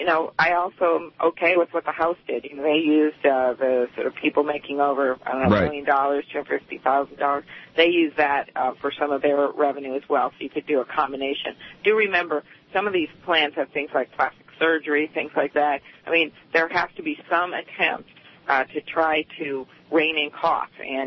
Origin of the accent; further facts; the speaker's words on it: Minnesota, United States; And I'm from Minnesota. The Canadians are right across the border, right?